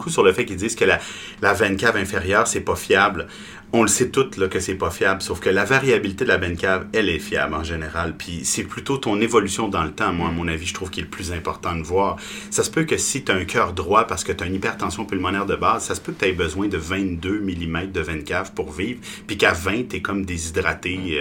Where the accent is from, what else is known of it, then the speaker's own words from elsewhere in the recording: Quebec, Canada; au Québec, nous autres, on vient du Québec